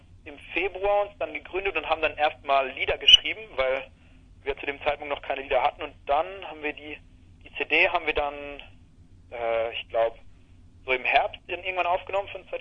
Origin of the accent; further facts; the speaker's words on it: Mosbach, Baden-Württemberg, Germany; now in Ludwigsburg, Germany; Ja, also wir kommen ursprünglich aus Mosbach. Das ist da in der Nähe, also grob in der Nähe bei Heidelberg.